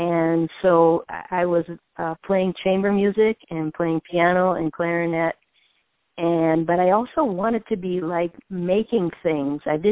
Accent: Minnesota, United States; I'm from Minnesota, which there's a connection.

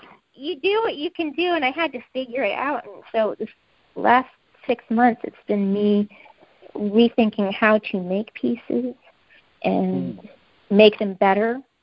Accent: Midwest, United States; So I'm from the Midwest, and I always find it interesting to read about other historical Midwestern artists

